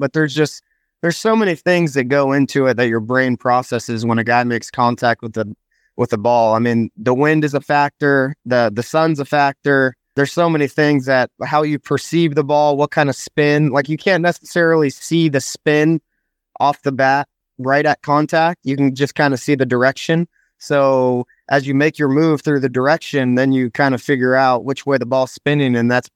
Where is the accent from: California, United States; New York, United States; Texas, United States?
California, United States; Fontana; Grew up in Fontana, California. Yeah, we just a park right by our house.